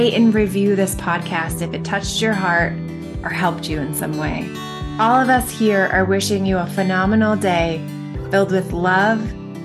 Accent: Michigan, United States; I grew up in Michigan and we always used to say April showers bring May flowers.

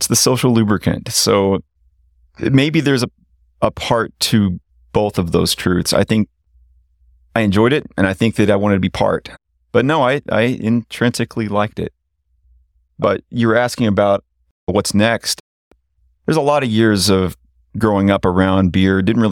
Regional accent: Oklahoma, United States; And remember, I'm from Oklahoma. This is probably the last state to see anything craft.

